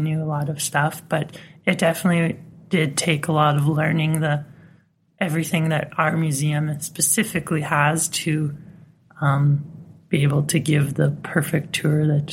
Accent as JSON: {"language": "English", "town": "Avonlea", "region": "Saskatchewan", "country": "Canada", "tie": "born or raised there", "said": "I am from Avonlea, born and raised. My family's been there forever."}